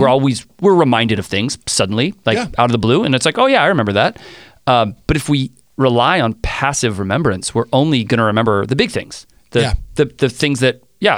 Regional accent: Iowa, United States; also born or lived in Nebraska; So I'm from Northwest Iowa, born and raised on a farm. Then went to Northwestern College in Orange City, Iowa.

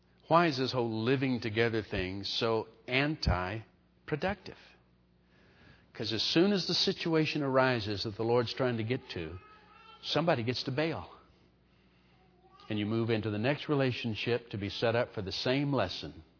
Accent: Texas, United States; born there; accent: Texan; Do I sound like a Texan or what? I was born in Texas.

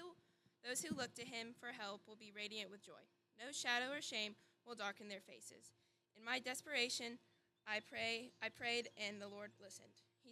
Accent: Franklin, North Carolina, United States; I was born and raised in Franklin, North Carolina, and I love Jesus very much.

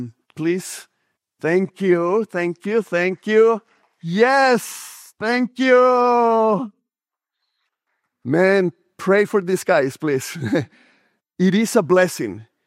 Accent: Colombia; moved away as an adult; I'm from Colombia, South America, and I came here when I was about 18 years old. And in Colombia, I was going to a school of priests and fathers

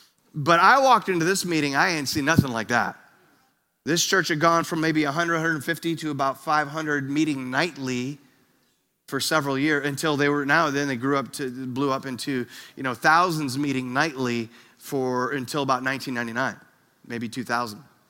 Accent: Boston, Massachusetts, United States; Like, we're from Boston. Like, I'm not going to be back here anytime soon.

